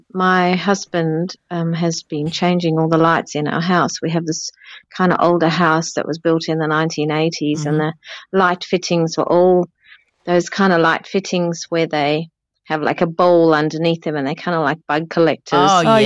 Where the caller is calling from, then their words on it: Perth, Western Australia, Australia; I'm calling from Perth.